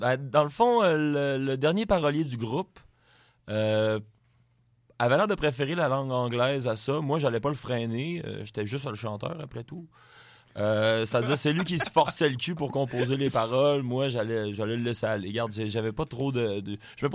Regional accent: Quebec, Canada; je suis un Québécois, je parle français. C'est français ici.

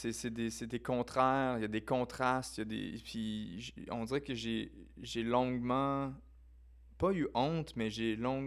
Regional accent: Quebec, Canada; now in Saskatchewan, Canada; Sauf que je suis né au Québec, puis je peux pas nier, dans le fond, qu'il y a ce côté-là culturel qui est important, où ce que j'ai passé des années... formatrice, mm-hmm. dont mon primaire mm-hmm. et mon secondaire 1 et 2 au Québec.

